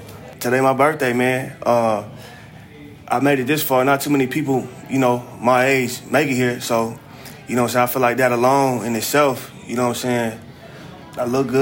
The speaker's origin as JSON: {"language": "English", "town": "Columbus", "region": "Ohio", "country": "United States", "moved": "yes", "said": "Well, yeah, I'm originally from Columbus, Ohio. I moved down here not too long ago. I moved down here, 2018."}